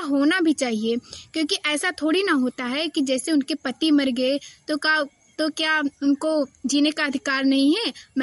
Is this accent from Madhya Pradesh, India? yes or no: yes; Rewa, Madhya Pradesh, India; मेरा गांव रीवा में है।